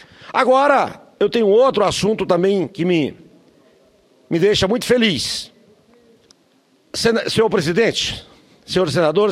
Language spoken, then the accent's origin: Portuguese; Roraima, Brazil; Neste início de ano, estive a passeio na Venezuela, país vizinho do meu estado natal, Roraima.